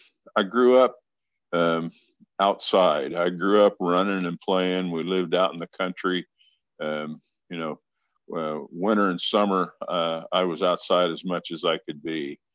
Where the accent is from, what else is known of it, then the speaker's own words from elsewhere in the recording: Kansas, United States; born there; I was pretty young when I was born. I was born in Kansas back in the early 50s. I'm an old man.